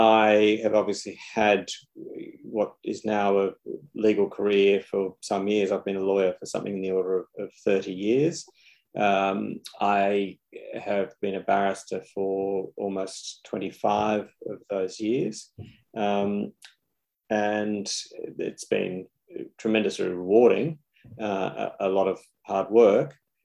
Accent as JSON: {"language": "English", "town": "Sydney", "region": "New South Wales", "country": "Australia", "tie": "born or raised there", "said": "I was born in Australia and indeed in Sydney. So growing up here as a very young person"}